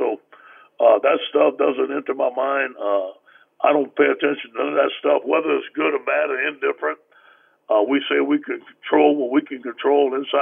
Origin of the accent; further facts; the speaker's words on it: Louisiana, United States; Well, you know, I was raised in South Louisiana by two great parents